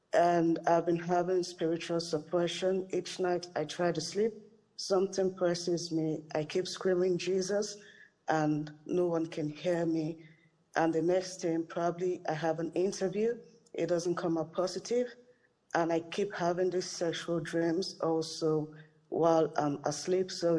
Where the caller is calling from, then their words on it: Germany; I'm calling from Germany.